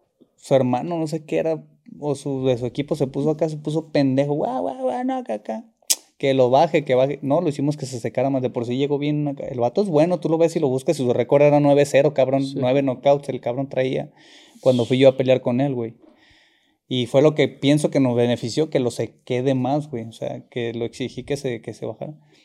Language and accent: Spanish; Mexico; Ya te la sabes, como todo mexicano, güey.